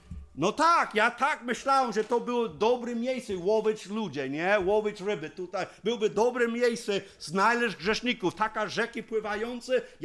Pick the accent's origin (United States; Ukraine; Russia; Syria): United States; Texas; Polish is a second language; now in Poland; Ja pochodzę z Teksasu.